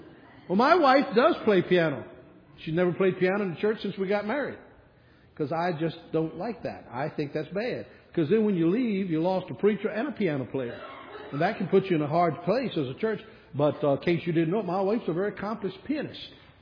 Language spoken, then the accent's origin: English; the South, United States; Now, I'm from the South, as some of you might guess.